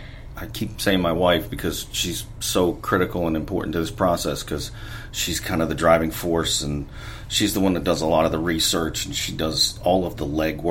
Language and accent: English; Providence, Rhode Island, United States; now in Memphis, United States; I'm from Providence, Rhode Island.